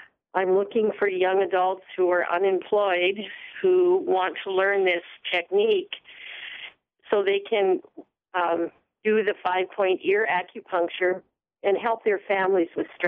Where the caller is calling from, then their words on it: South Dakota, United States; I'm from Cheyenne River Sioux Tribe, but I'm here at Standing Rock doing a training on ear acupuncture.